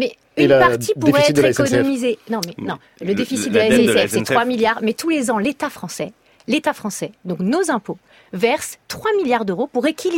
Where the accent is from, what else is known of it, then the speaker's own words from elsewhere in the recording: France; en tant que Français